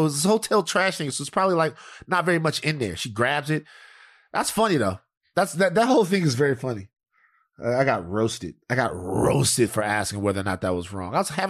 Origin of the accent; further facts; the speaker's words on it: Louisiana, United States; Even though I'm from Louisiana, I don't like it that much.